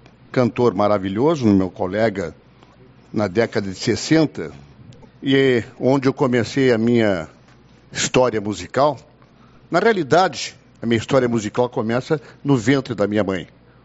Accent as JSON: {"language": "Portuguese", "town": "Uruguaiana", "region": "Rio Grande do Sul", "country": "Brazil", "tie": "born or raised there", "also_born_or_lived": "Itaqui", "said": "batalho por Uruguaiana. Essa é minha cidade de coração, estou aqui desde um ano e meio."}